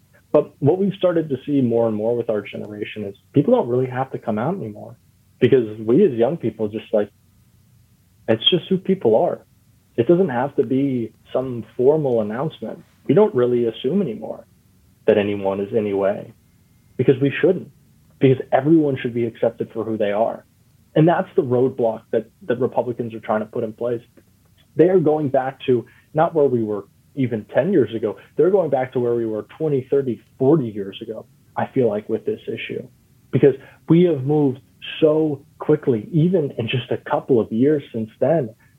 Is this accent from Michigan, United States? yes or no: no; Florida, United States; You know, I grew up in Florida.